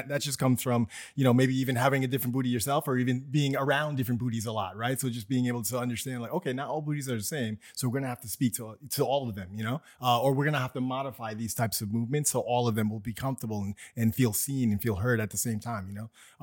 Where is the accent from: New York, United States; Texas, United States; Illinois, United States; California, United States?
New York, United States; New York City; Yeah, I'm just a New Yorker. So, you know, Shopar and I are similar in that way. I'm a native New Yorker. I grew up on 178th Street.